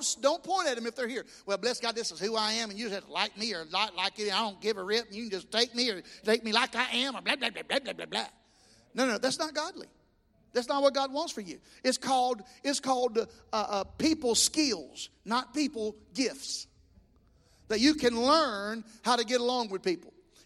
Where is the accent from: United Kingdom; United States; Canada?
United States; the South; I'm from the South, and so if you're from the South, you get to say bless their heart.